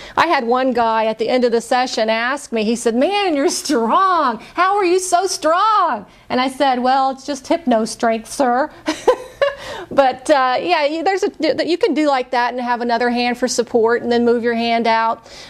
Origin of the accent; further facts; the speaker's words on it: Louisiana, United States; They say Italians talk with their hands, but wait a minute. I'm Cajun. We do too.